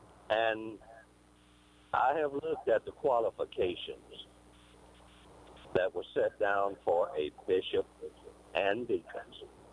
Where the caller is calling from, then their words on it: Leesville, Louisiana, United States; Leesville, Louisiana.